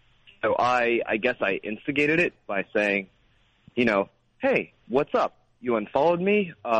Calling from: Brooklyn, New York, United States; Brooklyn.

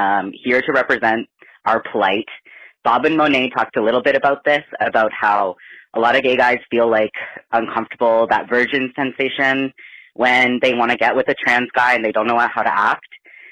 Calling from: Canada; I'm calling from Canada.

